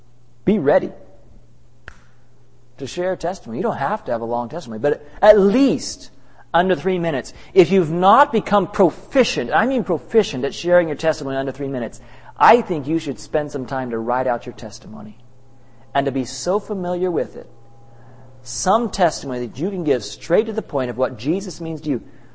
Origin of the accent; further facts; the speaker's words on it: Arkansas, United States; also born or lived in California; I may have been born in Southern California, but I grew up in Arkansas, you know?